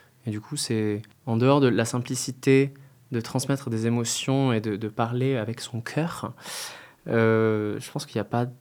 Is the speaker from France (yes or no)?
no; Dominican Republic; Alors, j'ai grandi en République dominicaine, où j'y ai passé bien 10 ans de ma vie, toute mon adolescence globalement, et on était très isolés du reste du monde